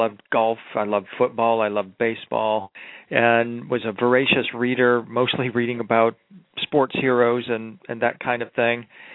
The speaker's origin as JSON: {"language": "English", "town": "Birmingham", "region": "Michigan", "country": "United States", "tie": "born or raised there", "moved": "as an adult", "lives_now": "Nashville, United States", "said": "I grew up in Detroit, in the Detroit area, Birmingham, Michigan, and came here to go to college and stayed."}